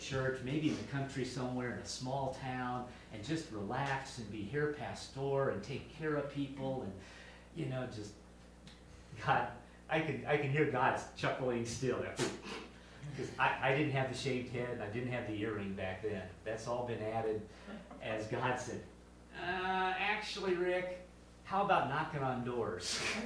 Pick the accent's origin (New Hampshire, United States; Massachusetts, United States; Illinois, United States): Illinois, United States; because I grew up in Missouri Synod Lutheran churches in Illinois that were the exact opposite.